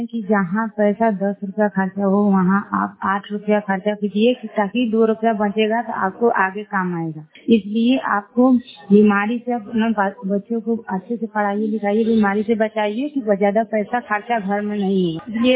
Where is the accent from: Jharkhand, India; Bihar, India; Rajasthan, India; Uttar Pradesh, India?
Bihar, India; Jariya; मैं जरिया पंचायत से हूँ, आदापुर ब्लॉक है